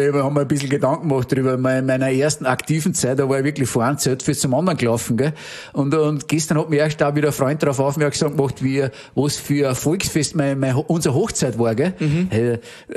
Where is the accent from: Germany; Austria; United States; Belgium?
Austria; Upper Austria; Bei uns im Innviertel hat man den Brauch, was der von Brautstellen.